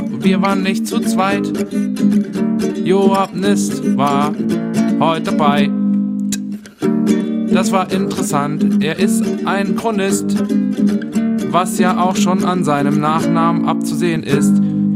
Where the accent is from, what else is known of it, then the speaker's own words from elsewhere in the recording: Leipzig, Saxony, Germany; ich komme aus Leipzig